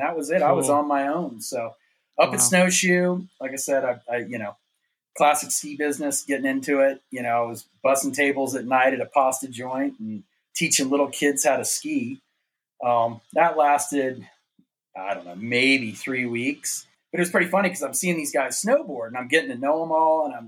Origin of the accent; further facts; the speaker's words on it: North Carolina, United States; yeah, man, you know, I grew up skiing in North Carolina, you know, Cataloochee and Sapphire Valley.